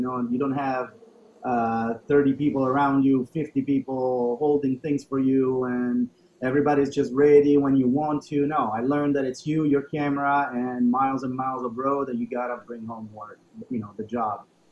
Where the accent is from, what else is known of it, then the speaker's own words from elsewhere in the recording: Rome, Lazio, Italy; English is a second language; also born or lived in United States; So basically, I lived my life between Italy and the U.S. I was born in Rome, so I lived all my youth here. And then I moved to the United States, and I never came back after, like, I stayed for 15 years over there. I became an American citizen